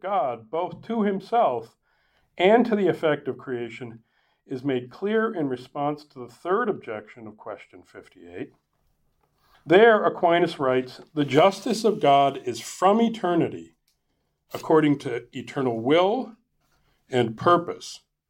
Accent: Green Bay, Wisconsin, United States; I grew up in Green Bay, so.

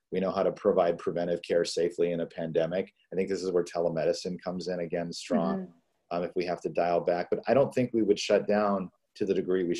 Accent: California, United States; I came from Southern California

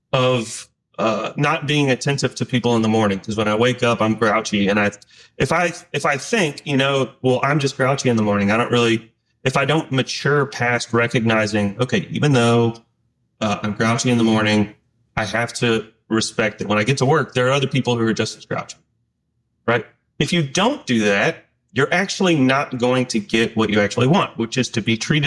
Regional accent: the South, United States; So I grew up in the South. I grew up in a family that was Middle Eastern, so half being Lebanese, the other half Palestinian.

